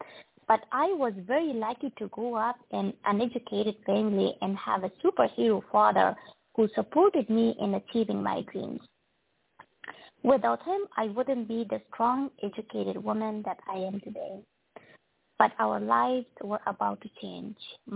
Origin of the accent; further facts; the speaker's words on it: Nangarhar, Afghanistan; English is a second language; My community and my members of my family in Nangarhar discouraged me from being from learning the language of infidels.